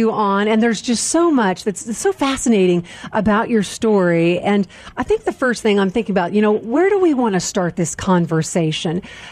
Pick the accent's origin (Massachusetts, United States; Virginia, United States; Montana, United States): Montana, United States; Great Falls; Well, Tommy, I am from the Big Sky Country. I'm from Great Falls, Montana, and certainly Glacier National Park, very special.